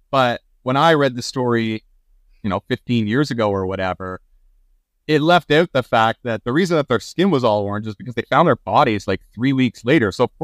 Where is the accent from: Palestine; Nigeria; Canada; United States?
Canada; Ontario; So I'm from Canada, Ontario specifically, small town, you know.